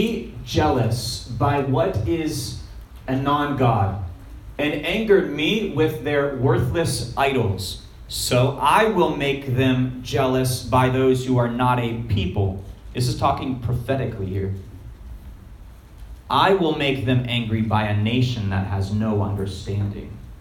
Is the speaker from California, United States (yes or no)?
no; Florida, United States; I grew up in Florida, you see these wild orange trees